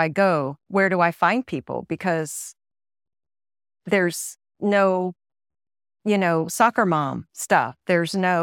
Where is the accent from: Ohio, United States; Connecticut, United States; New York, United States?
Ohio, United States; Carey; A little farm factory town in Ohio.